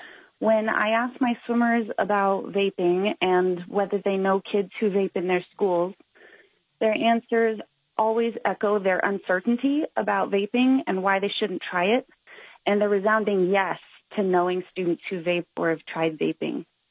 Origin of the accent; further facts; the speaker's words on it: Fairbanks, Alaska, United States; I am from Fairbanks